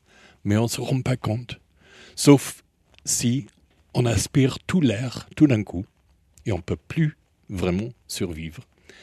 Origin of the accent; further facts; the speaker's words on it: England, United Kingdom; now in France; mais surtout, je suis anglais.